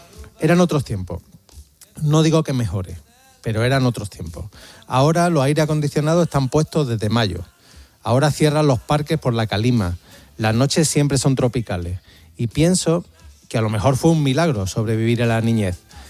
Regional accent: Córdoba, Andalusia, Spain; born there; Nací en Córdoba en 1980 en el barrio de Parque Figueroa.

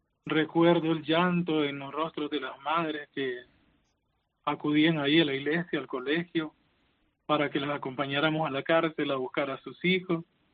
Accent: Nicaragua; moved away as an adult; Y recuerdo también el día que salí de Nicaragua por la montaña, el 14 de agosto del año pasado.

